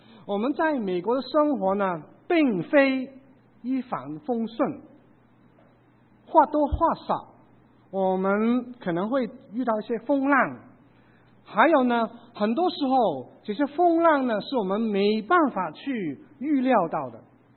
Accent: Hong Kong; now in United States; 也知道我在啊过去是来自香港的。我还记得在1973年呢，我父母一家六口，我们从香港移民到美国来追求这个美国梦。

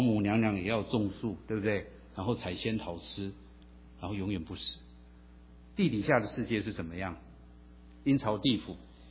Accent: Taiwan; 在国内最近越来越多，我从小在台湾长大，看到的是可以说不计其数。

